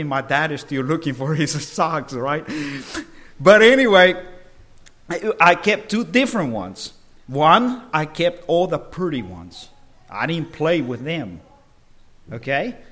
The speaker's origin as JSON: {"language": "English", "country": "El Salvador", "tie": "born or raised there", "also_born_or_lived": "Central America", "said": "But I was born and raised in El Salvador."}